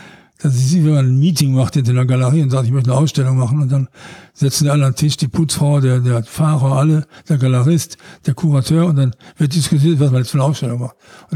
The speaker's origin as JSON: {"language": "German", "region": "North Rhine-Westphalia", "country": "Germany", "said": "Ja, ich bin aus dem Ruhrgebiet."}